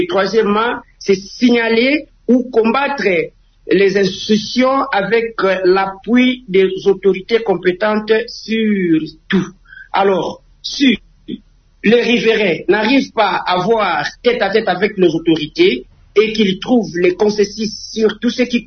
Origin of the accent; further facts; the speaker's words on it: DR Congo; de toutes les façons, on est Congolais